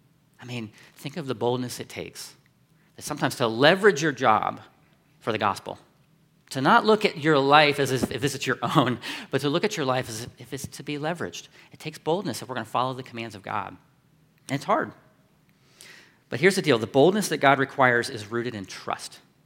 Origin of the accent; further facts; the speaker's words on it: Columbus, Ohio, United States; Now, I grew up in Columbus and went to Northland High School, so I kind of know Lyndon McKinley.